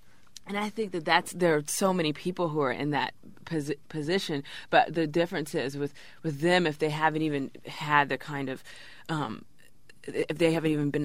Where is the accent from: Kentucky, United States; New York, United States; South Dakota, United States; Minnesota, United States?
Kentucky, United States; Louisville; it was a sort of culture shock to go from, you know, this very sort of southern, growing up in Louisville, Kentucky, to, you know, sort of eastern sort of prep school